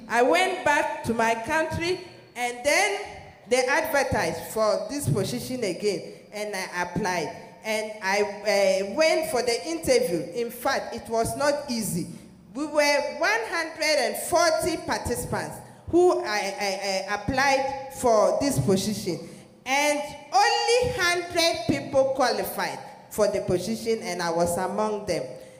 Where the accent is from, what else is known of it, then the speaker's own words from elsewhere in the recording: Ghana; English is a second language; and I come from Ghana.